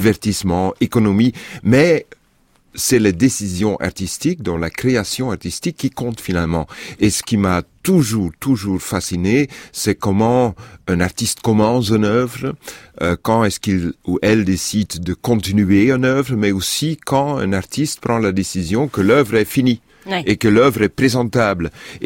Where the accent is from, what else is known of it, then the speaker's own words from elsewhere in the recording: Flanders, Belgium; Je suis belge, je suis flamand